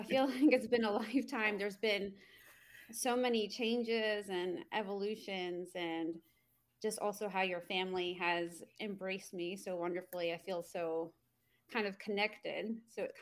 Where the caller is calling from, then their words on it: Evans, Georgia, United States; I'm also recording from Evans, Georgia, with Kelly Spain.